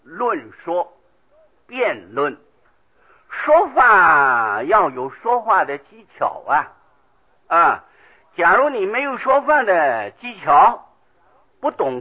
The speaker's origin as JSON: {"language": "Chinese", "country": "Taiwan", "said": "我是讲国语了，偶然会掺杂一两句这个台语啊。哎，这个学生他还不知道我是个本省人呢"}